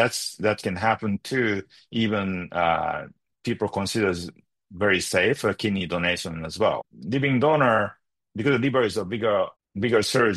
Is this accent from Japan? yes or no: yes; Japan; So I'm originally from Japan.